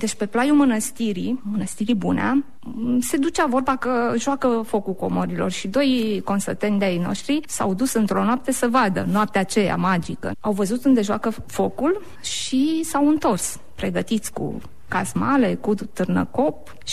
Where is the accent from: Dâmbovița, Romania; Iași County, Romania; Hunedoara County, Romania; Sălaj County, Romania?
Dâmbovița, Romania; A vulcănenilor nu contează că suntem de la Vulcana Băi sau de la Vulcana Pandele.